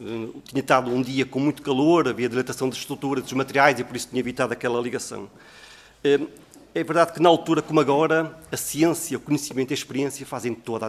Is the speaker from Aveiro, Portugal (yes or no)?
no; Porto, Portugal; Eu venho do Porto